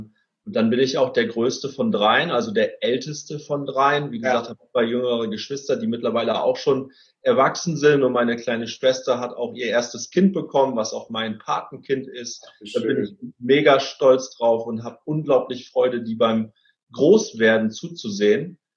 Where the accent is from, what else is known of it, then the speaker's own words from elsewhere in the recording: Cloppenburg, Lower Saxony, Germany; ich bin in Kloppenburg groß geworden. Kloppenburg ist eine Kleinstadt im schönen Bundesland Niedersachsen. Ich bin dort groß geworden mit meinen Eltern, mit meinen beiden Geschwistern.